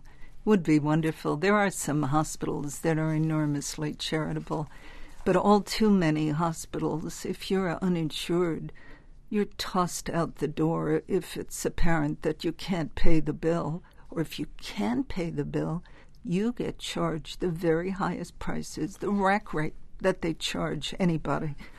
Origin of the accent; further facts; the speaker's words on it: Massachusetts, United States; My home state.